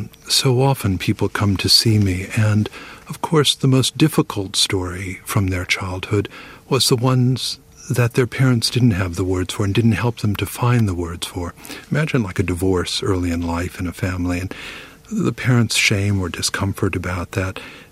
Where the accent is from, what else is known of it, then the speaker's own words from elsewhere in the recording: Indiana, United States; I think partly my upbringing. I grew up in Indiana.